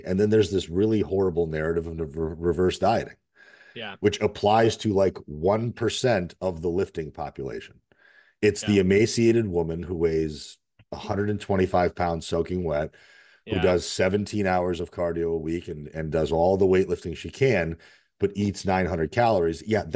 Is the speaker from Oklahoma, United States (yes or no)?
no; Connecticut, United States; No, I grew up in Connecticut, so I was in the cold too.